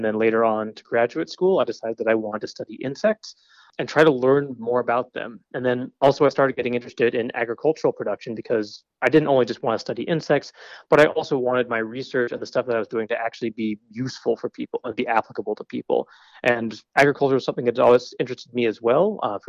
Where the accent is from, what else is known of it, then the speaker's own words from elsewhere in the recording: Utah, United States; We grew up in Utah.